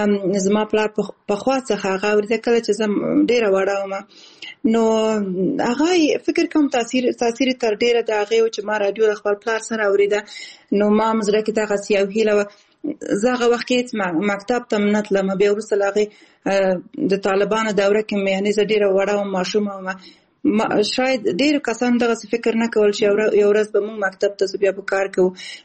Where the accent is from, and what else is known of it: Balkh, Afghanistan; born there